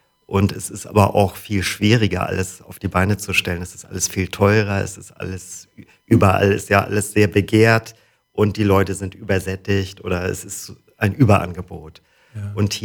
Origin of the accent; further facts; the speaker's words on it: Kiel, Schleswig-Holstein, Germany; moved away as an adult; also born or lived in Berlin; now in Wilster, Germany; Ja, ich bin geboren in Kiel und aufgewachsen in Kiel und dann mit 20 nach Berlin gegangen und habe dort als Musiker gelebt und gearbeitet, 30 Jahre.